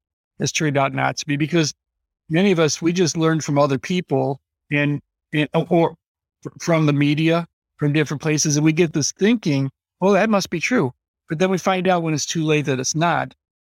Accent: Illinois, United States; In my office, I've got a little packet of corn seeds, because I'm from Illinois. This is the corn capital of the world, you know?

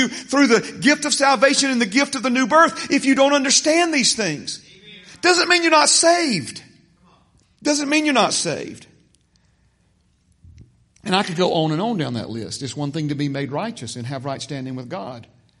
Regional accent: United States; We were raised here in the United States. We are raised in the form of government that's a representative republic.

